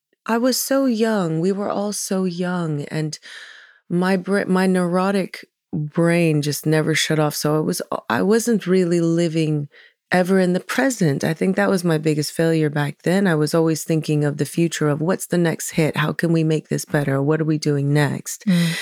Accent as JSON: {"language": "English", "town": "Louisville", "region": "Kentucky", "country": "United States", "tie": "born or raised there", "said": "I grew up in Louisville, Kentucky. I'm a Hawaiian girl at heart, you know, an island girl."}